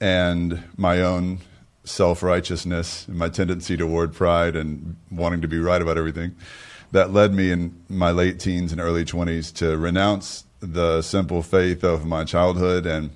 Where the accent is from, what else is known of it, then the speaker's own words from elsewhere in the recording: Texas, United States; I was born and raised in the Bible Belt of the U.S., Northeast Texas, and had a wonderful upbringing.